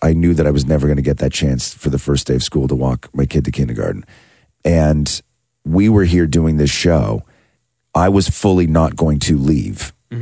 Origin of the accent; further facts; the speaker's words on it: Acton, Ontario, Canada; And when we grew up in Acton, we had a lake called Fairy Lake.